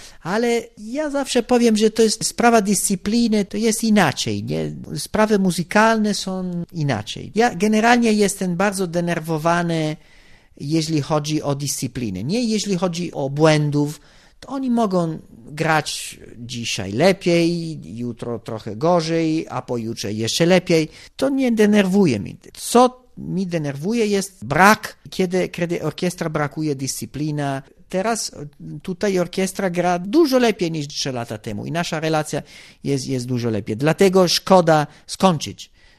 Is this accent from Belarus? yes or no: no; Italy; Polish is a second language; jestem Włochem